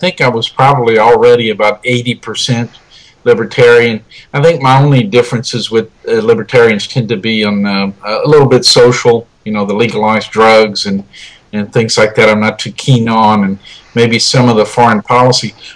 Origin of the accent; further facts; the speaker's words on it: Louisiana, United States; Well, I'm originally from Louisiana, which is where I teach now.